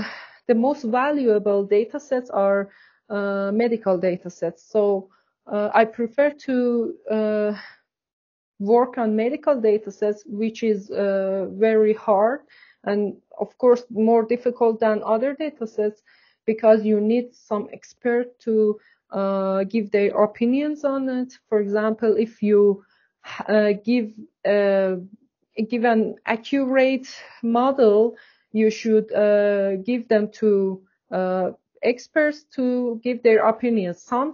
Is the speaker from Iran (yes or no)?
yes; Iran; English is a second language; I'm from Iran, but I would like to continue my education in another country.